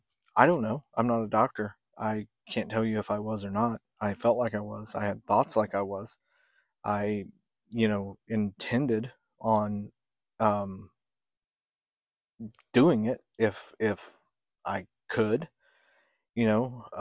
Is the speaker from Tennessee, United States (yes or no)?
yes; Tennessee, United States; I'm from Tennessee, so it's kind of crazy to see that it's well above average.